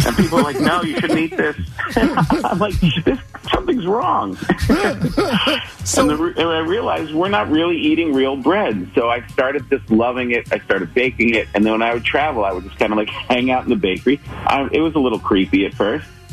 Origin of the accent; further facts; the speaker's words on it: New York, United States; I come from New York, and I thought that we had good cannoli.